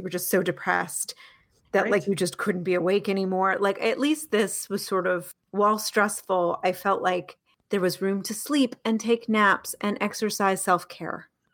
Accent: Canada; I'm very Canadian.

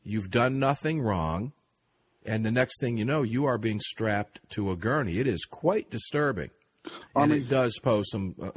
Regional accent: United States; I'm an American. So are you.

